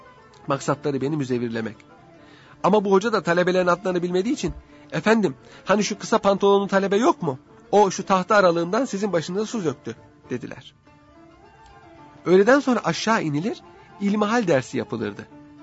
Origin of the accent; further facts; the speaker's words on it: Serres, Central Macedonia, Greece; Çocukken çocukluğum Serez'de geçti. Ahmet Paşa Mektebi Serez'dedir.